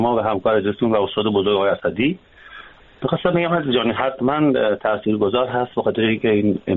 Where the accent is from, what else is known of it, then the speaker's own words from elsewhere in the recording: Iran; ما ایرانی هستیم، خارج از کشور و داخل ایران هستیم